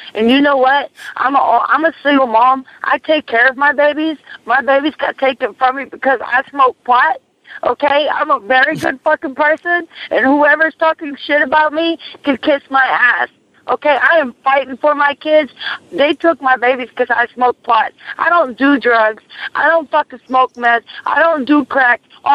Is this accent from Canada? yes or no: no; Germany; I'm from Germany, first of all.